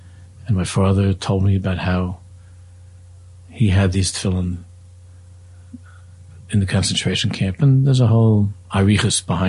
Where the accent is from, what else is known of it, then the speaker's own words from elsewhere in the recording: Queens, New York, United States; also born or lived in Israel; I grew up in Queens, in the area called Hillcrest, not far from Kew Gardens Hills. Also, we did a brief Aliyah stint in Eretz Yisrael for a couple of years.